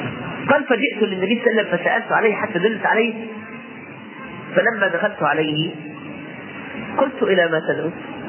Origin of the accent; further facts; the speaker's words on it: Egypt; لو تتبعنا المولد اللي عندنا في مصر هتلاقي كل يوم في السنة في مولد